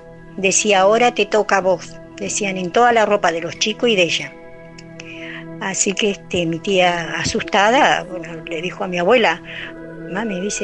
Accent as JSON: {"language": "Spanish", "town": "Trelew", "region": "Chubut", "country": "Argentina", "lives_now": "Río Negro, Argentina", "said": "Nosotros somos de Trelew, Chubut. Yo, en ese tiempo vivíamos ahí, ahora yo vivo acá en Río Negro, pero en ese tiempo mi familia se fue a Trelew, Chubut a vivir."}